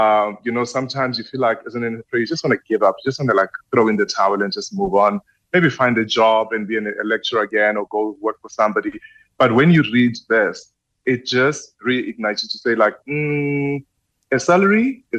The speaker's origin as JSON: {"language": "English", "country": "South Africa", "said": "as a designer and an entrepreneur, and also as a South African, we start from zero to be where we are."}